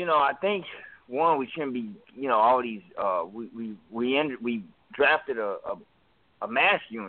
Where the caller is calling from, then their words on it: New Orleans, Louisiana, United States; I'm calling from my house in Uptown New Orleans.